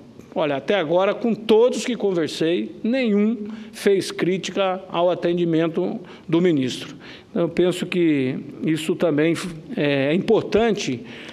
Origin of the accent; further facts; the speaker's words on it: Mato Grosso, Brazil; Lá no meu estado, Mato Grosso, por exemplo, trabalhamos muito pela melhoria das estradas